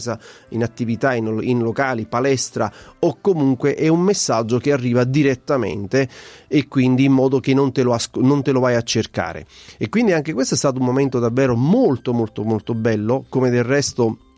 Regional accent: Campania, Italy; da napoletano sono sempre più innamorato e mi sto innamorando di questa città

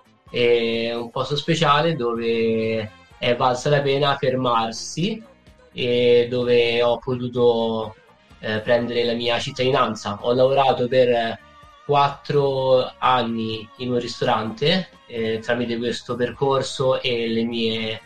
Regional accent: Rome, Lazio, Italy; now in Australia; sono di Roma e sono in Australia dal 2009.

